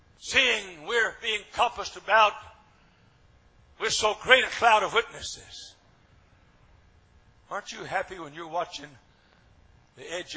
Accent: Iowa, United States; moved away as an adult; now in Texas, United States; My family, I'm from Iowa. My family sent me down here to Texas because I had a daughter down here in Texas

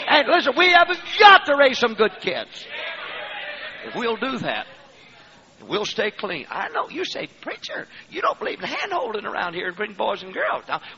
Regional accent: the South, United States; born there; Hey, I was born in the South.

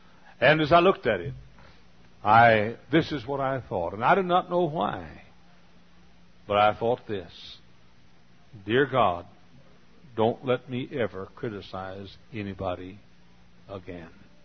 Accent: Dallas, Texas, United States; I grew up in the Hillcrest Baptist Church in Dallas, Texas.

